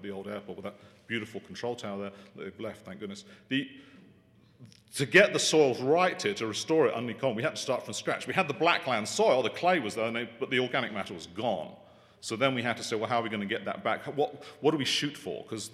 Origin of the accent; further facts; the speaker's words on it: Texas, United States; accent: Texan; being a graduate of Texas A&M, as you can tell by my accent, we're sort of an ag extension, sort of part of UT.